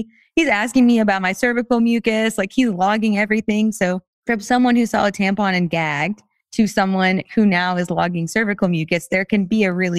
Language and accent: English; Alabama, United States; We grew up in Alabama.